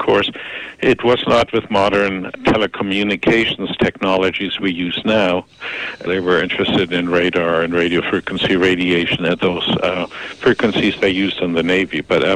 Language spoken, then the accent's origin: English; Canada; because I'm a Canadian doctor.